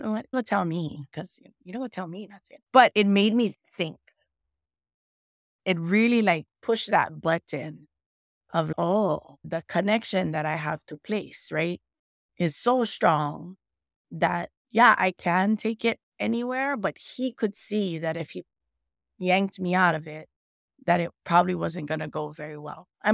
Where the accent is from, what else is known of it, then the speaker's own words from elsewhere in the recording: Hawaii, United States; I learned a lot from him as far as activating and being Hawaiian.